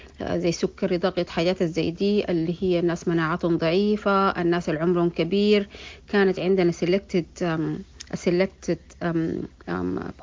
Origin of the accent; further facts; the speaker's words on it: Khartoum, Sudan; كان عندنا في الخرطوم على الأقل 3 مراكز بتاعت عزل